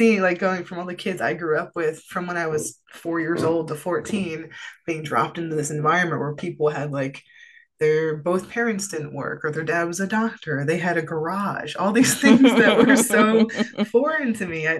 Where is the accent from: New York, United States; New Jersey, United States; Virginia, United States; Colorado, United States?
New Jersey, United States; People need to tell people, oh, I'm from Jersey. They're like, oh, hey, bada bing, you know, Sopranos.